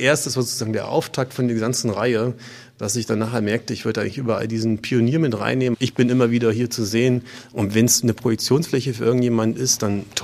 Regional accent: East Germany, Germany; mir als Ostdeutscher

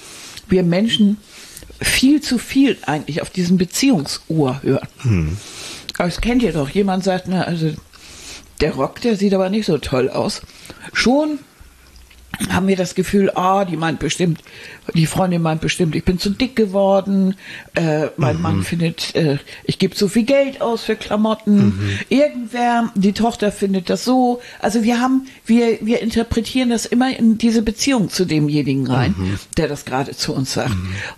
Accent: Hamburg, Germany; Wir sind in Hamburg, in Hornbild steht aufgewachsen. Das ist ein sogenannter sozialer Brennpunkt.

